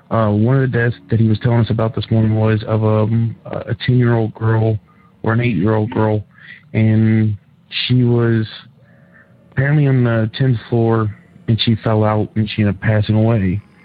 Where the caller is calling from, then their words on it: Cincinnati, Ohio, United States; I'm calling from Cincinnati, Ohio.